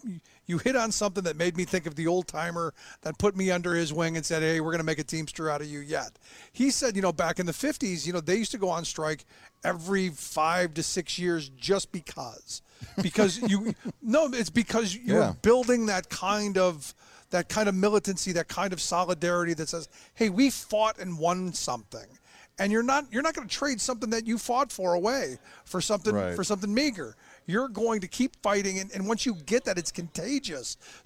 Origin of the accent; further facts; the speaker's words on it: Cleveland, Ohio, United States; No, look, I grew up in Cleveland, and it was the same kind of thing.